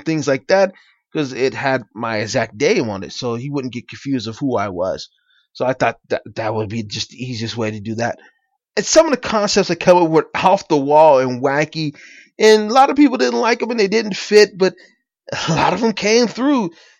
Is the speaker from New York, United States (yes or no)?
no; Las Vegas, Nevada, United States; I am born and raised in Las Vegas. I live in Las Vegas right now. I represent Las Vegas to the fullest.